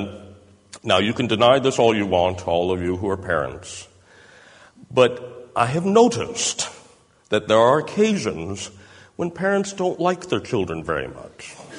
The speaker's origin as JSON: {"language": "English", "region": "Tennessee", "country": "United States", "said": "And, you know, I'm from Tennessee"}